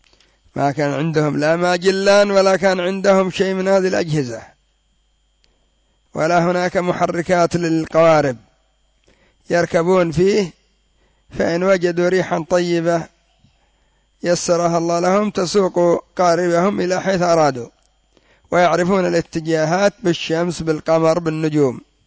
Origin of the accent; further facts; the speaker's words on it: Yemen; النقل الجماعي الذي يسمى عندنا في اليمن بالرويشان